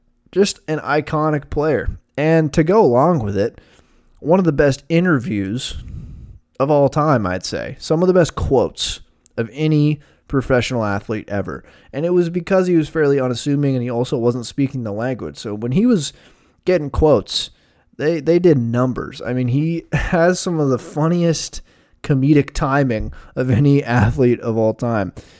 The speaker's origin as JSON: {"language": "English", "region": "Washington", "country": "United States", "tie": "born or raised there", "said": "I, like a lot of other kids growing up in King County, imitated his batting stance."}